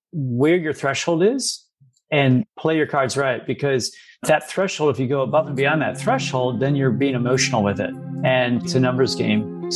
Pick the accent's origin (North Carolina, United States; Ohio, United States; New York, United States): Ohio, United States; So for me, growing up in Ohio, a lot of my life has just been really about, my mother was a networker.